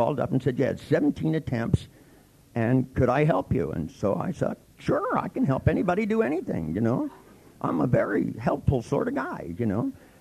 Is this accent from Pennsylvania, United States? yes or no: no; California, United States; and I'm from California, when, you know, and it's not that people from California are really more liberal